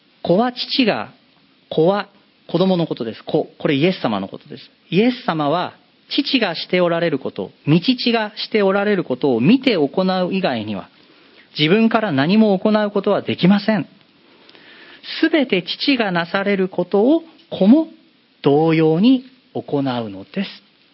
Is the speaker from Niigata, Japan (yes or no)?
yes; Niigata, Japan; now in Chiba, Japan; 自分は新潟の人から千葉の人になってたんだなと思いました。